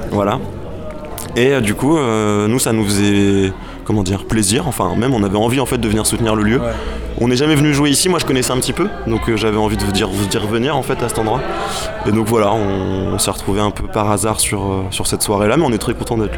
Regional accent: Caen, Normandy, France; On est de Caen même, ouais.

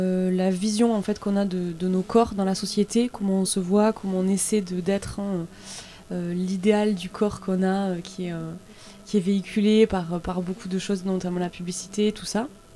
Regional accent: Carcassonne, Occitanie, France; je suis originaire de Carcassonne, hein, mais j'habite en Bretagne, dans le Finistère.

